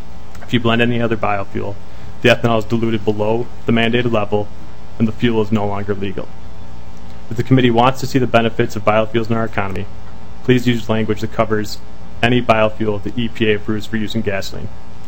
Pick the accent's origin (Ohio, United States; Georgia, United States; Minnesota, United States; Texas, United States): Minnesota, United States; St. Paul; I myself was born and raised in St. Paul, attended Crete and Durham Hall for high school